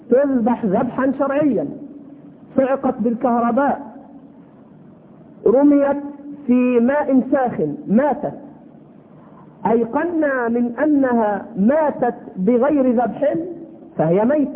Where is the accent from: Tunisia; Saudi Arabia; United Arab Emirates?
United Arab Emirates; أنا كنت عايش في الإمارات وتربيت في الإمارات ومكثت 15 سنة